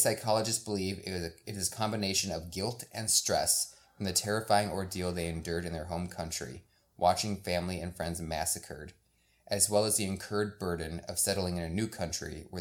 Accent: Chisago City, Minnesota, United States; I remember growing up in Chisago.

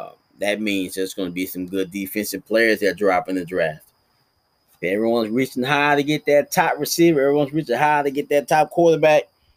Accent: Texas, United States; All Texas, baby, far as I'm concerned, and I'm from Texas myself.

